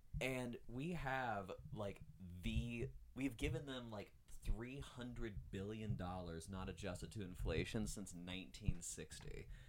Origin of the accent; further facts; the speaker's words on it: Virginia, United States; there's a family friend like back in like my hometown of Virginia